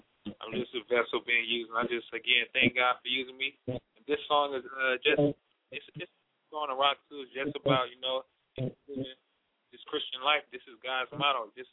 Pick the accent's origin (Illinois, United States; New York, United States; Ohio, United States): Ohio, United States; Akron; I'm from Akron, Ohio.